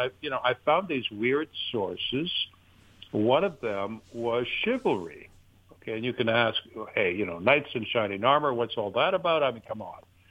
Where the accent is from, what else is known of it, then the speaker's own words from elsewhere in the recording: Canada; now in United States; I'm an immigrant, right? I came here from Canada.